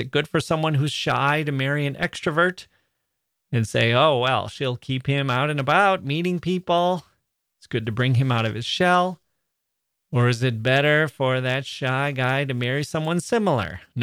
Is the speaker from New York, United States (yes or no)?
no; Wisconsin, United States; "The snow won't stop me, I'm from Wisconsin." Or maybe that's getting a little too personal